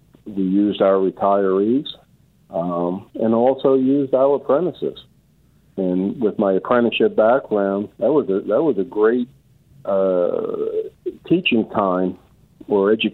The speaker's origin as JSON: {"language": "English", "region": "New Jersey", "country": "United States", "tie": "born or raised there", "said": "you're talking about my home state of New Jersey"}